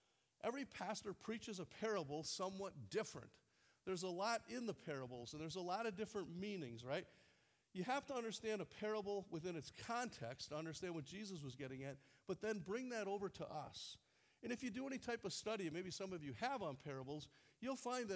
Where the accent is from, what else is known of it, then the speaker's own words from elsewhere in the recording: Wisconsin, United States; kind of feels like the church I grew up in Wisconsin.